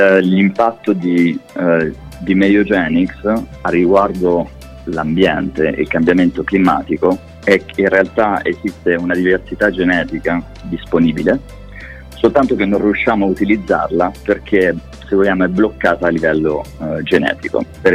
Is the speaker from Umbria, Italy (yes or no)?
yes; Perugia, Umbria, Italy; moved away as an adult; now in Paris, France; al momento sono a Parigi, sono chiaramente italiano, quindi ho studiato, sono di Perugia e ho studiato a Bologna biotecnologie farmaceutiche